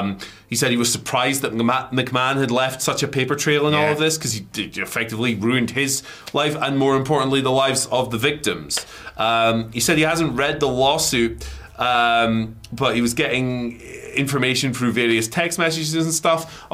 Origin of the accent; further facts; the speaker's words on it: Chicago, Illinois, United States; I understand fans and tribalism because I'm a Blackhawks fan. I'm from Chicago.